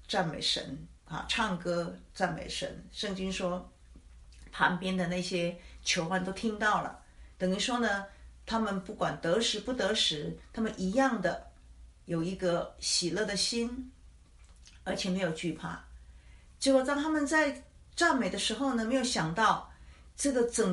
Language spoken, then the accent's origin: Chinese; China; 因为我们中国人应该最有这种观念，认祖归宗。